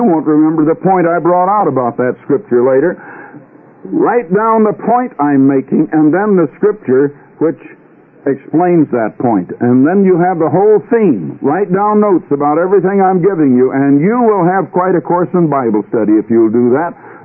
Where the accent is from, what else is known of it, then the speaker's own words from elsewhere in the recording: Iowa, United States; also born or lived in Illinois; I was born and raised in Iowa, went completely through school in Iowa.